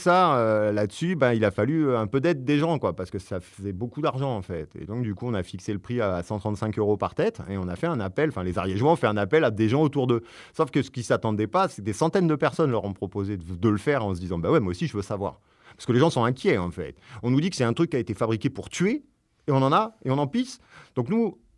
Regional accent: Brittany, France; moi, je viens de Bretagne

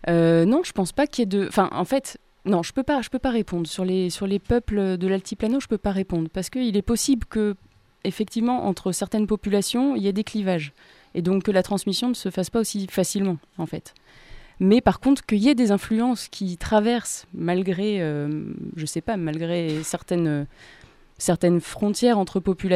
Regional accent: Marignac, France; Eh bien, je pense parce que je suis de Marignac.

